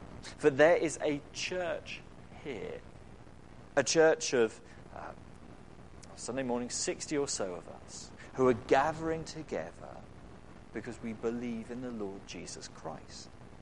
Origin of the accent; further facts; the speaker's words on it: England, United Kingdom; this may be in part because we're English, or at least British